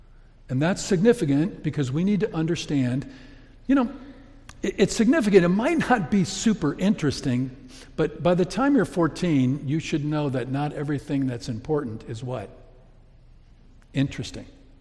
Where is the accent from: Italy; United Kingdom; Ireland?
Ireland; I'm an Irishman.